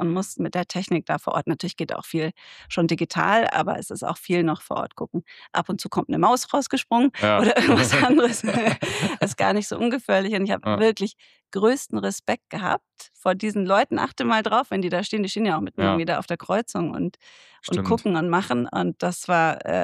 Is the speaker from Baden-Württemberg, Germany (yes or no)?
no; Munich, Bavaria, Germany; hier mitten aus München. Ich komme auch aus München